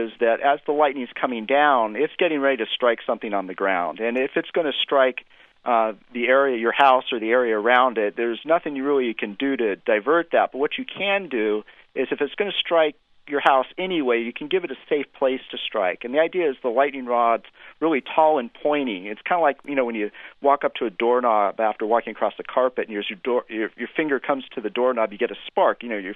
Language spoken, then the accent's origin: English; California, United States; now in Florida, United States; I grew up in California, didn't see too much lightning where I grew up.